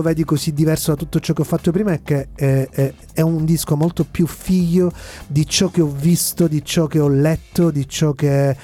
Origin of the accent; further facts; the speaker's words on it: Sicily, Italy; io sono siciliano come anche voi